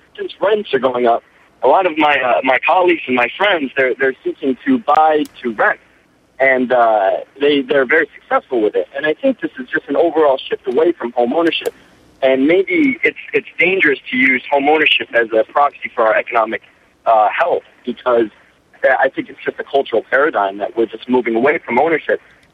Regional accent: Connecticut, United States; But one of the things I do recognize in Atlanta, in my hometown of Connecticut, is that a lot of people are buying homes but are not owner-occupying.

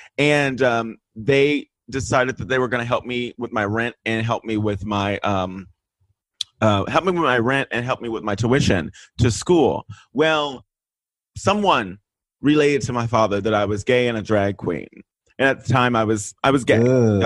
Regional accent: Texas, United States; I come from Texas, and being a queer person of color is difficult.

